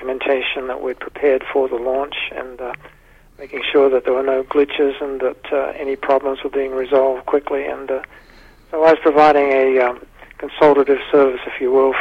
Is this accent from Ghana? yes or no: no; Wallaroo, South Australia, Australia; born there; I was born in Wallaroo in South Australia, and that's about 200 kilometres north of Adelaide, I guess, something like that.